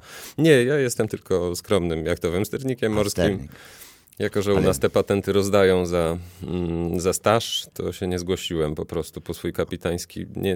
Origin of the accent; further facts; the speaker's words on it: Warsaw, Masovian Voivodeship, Poland; jestem warszawiakiem.